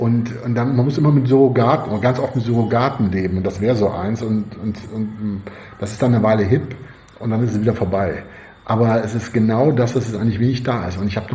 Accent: Cologne, North Rhine-Westphalia, Germany; ich komme vom Rhein, ich komme aus Köln.

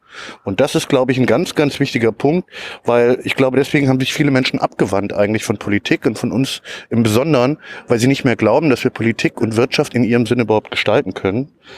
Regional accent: Hesse, Germany; in meiner Heimat in Hessen

